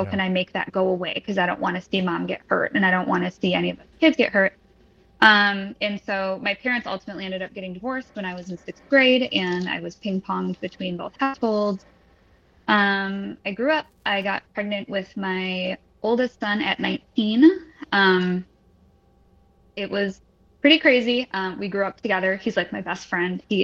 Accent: Midwest, United States; I am from the Midwest, like Eddie said

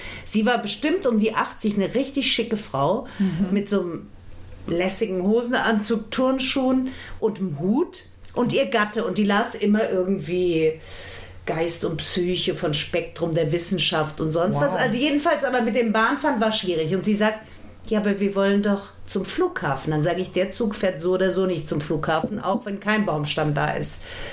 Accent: Frankfurt, Hesse, Germany; nein, das ist meine Heimatstadt, ich erkenne Frankfurt, da sind die Hochhäuser.

